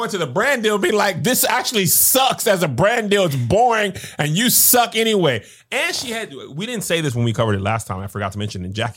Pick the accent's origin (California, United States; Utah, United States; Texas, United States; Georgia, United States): Texas, United States; El Paso; Listen, when I grew up in El Paso, Texas, I've talked about this a lot. My black experience was mostly in the black church. El Paso, Texas, 95% Hispanic population. So I didn't really grow up around white people either.